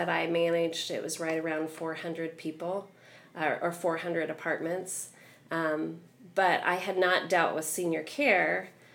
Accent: Indianapolis, Indiana, United States; born there; also born or lived in Greenfield, Indiana; I was born in Indianapolis, and for 38 years, I lived in Greenfield, Indiana, which is just east of Indianapolis.

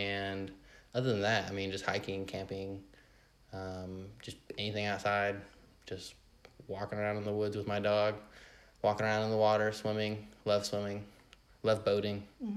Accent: Fayetteville, Arkansas, United States; Well, I was born and raised here in Fayetteville, Arkansas.

